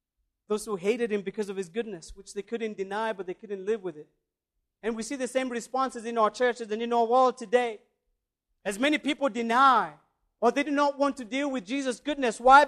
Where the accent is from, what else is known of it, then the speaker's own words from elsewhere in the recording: Kenya; Being a Kenyan, I probably would have run faster than that.